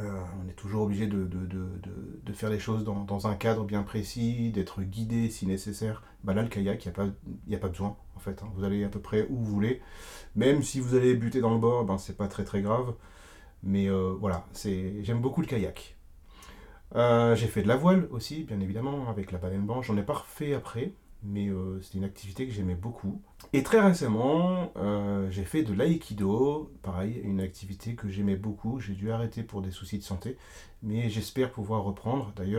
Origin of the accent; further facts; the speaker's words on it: Rouen, Normandy, France; also born or lived in Le Havre / Paris; J'ai fait mes premiers pas en maternelle ainsi que mon CP au Havre. Ensuite, je suis allé m'installer à Rouen, où j'ai fait ma primaire ainsi que tout mon collège. Puis je suis allé à Paris, la capitale.